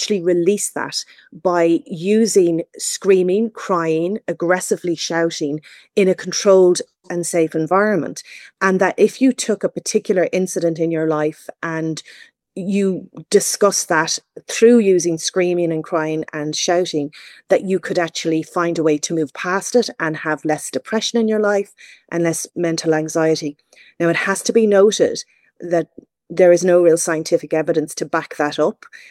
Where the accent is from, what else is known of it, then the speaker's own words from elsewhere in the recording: Ireland; live and let live, as the Irish do, like I think as we're quite liberal, the Irish are even then.